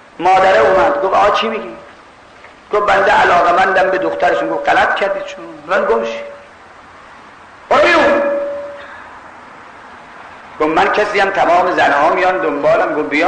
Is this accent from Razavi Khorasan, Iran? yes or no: yes; Mashhad, Razavi Khorasan, Iran; now in Tehran, Iran; ها من بچه ای مشهدم، خدا شاهده هر سال که از تهران میام مشهد یه چند روزی اینجا